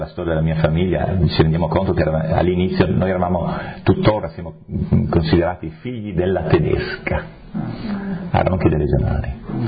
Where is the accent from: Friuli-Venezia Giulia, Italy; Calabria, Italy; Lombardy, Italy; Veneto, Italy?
Friuli-Venezia Giulia, Italy; Ronchi; sono cresciuto a Ronchi, Monfalcone, però diciamo sempre, diciamo, con un legame con questa cultura un po' tedesca, e quindi austriacante, di montagna.